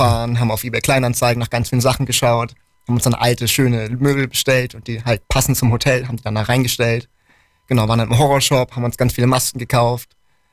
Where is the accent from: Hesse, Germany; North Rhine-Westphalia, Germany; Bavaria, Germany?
Bavaria, Germany; Man muss dazu sagen, wir kommen beide aus Bayern.